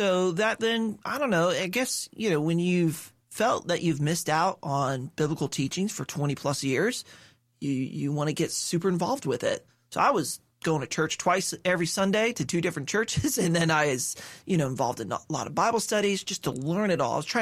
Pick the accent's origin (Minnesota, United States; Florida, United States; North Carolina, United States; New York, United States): Florida, United States; Boynton Beach; Yeah, I was born and raised in Boynton Beach, Florida. So we're from the South Florida area.